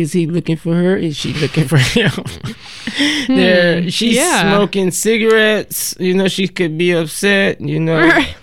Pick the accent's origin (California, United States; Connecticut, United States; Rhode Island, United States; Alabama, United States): Alabama, United States; accent: Southern; now in Oregon, United States; You know, I'm from Alabama. I'm a country boy, as if you can't tell from that accent. But, you know, I grew up in the river, walking through the river, swimming in the river, fishing in the river, you name it, I did it in the river.